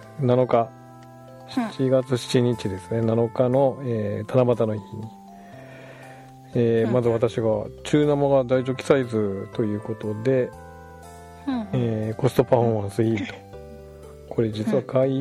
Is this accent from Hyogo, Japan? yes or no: no; Izumo, Shimane, Japan; これね、私の田舎の、そうそう、私の田舎の出雲の当時さんが